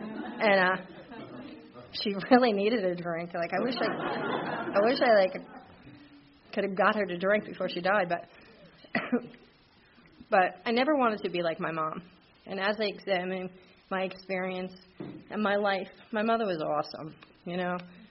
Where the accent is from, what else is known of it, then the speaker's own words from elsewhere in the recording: New Jersey, United States; But I was born and raised in New Jersey. I'm Irish Catholic.